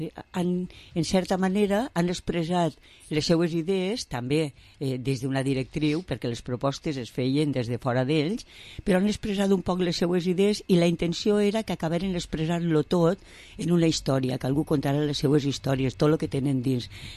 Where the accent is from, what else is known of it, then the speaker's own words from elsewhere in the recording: Vila-real, Valencian Community, Spain; vaig a fer un projecte per a Villarreal, que és el meu poble